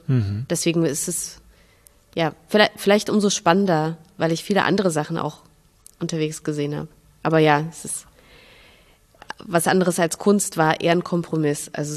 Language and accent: German; Minsk, Belarus; Und jetzt sage ich Minsk und jeder sagt, aha, das ist doch.